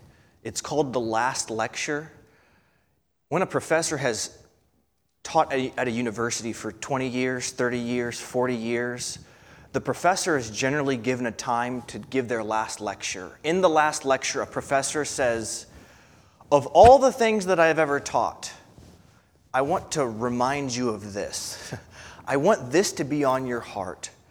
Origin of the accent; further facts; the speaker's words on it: Morris, Illinois, United States; least I tell people I've grown up in Illinois. I was born in Morris, Illinois, but it's been some 10 years that I've not been here.